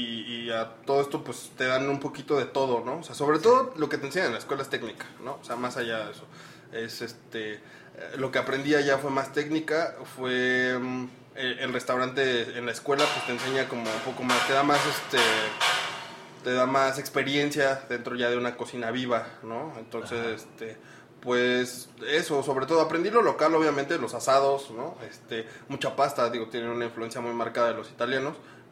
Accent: Mexico City, Mexico; Pues regreso a México, pero regreso al DF, de donde soy, con la familia, con mamá.

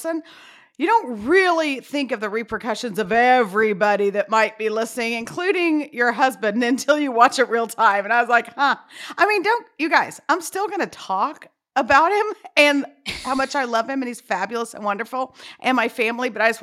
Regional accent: United States; And so me, because I'm so American and we think everything's so centric around us

